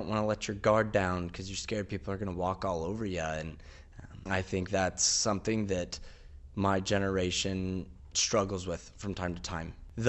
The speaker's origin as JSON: {"language": "English", "town": "Morton", "region": "Illinois", "country": "United States", "tie": "born or raised there", "said": "My household, I grew up in Morton, Illinois."}